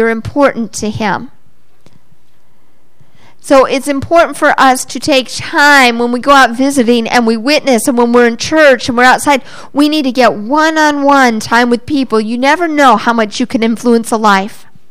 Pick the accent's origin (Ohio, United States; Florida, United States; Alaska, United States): Florida, United States; Orlando; Now, I hadn't said I was from Orlando in my testimony that morning.